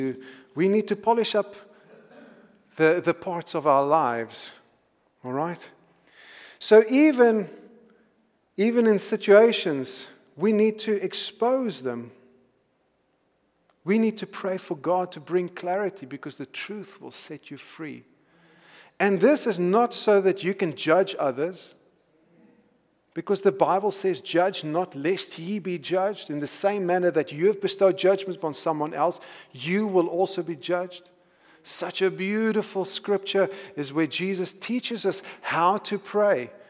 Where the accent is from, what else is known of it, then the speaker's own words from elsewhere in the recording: South Africa; I'm not Italian? All right, my grand was, but I'm not. I'm South African, born and bred in South Africa.